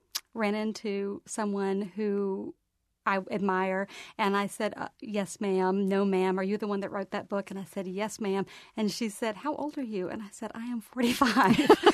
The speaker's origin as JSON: {"language": "English", "region": "Alabama", "country": "United States", "said": "I know who I am and I know what it is to be from the South"}